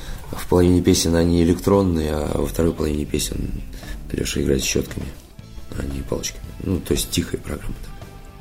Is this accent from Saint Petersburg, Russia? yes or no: yes; Saint Petersburg, Russia; Ты знаешь, вот у нас тихий центр.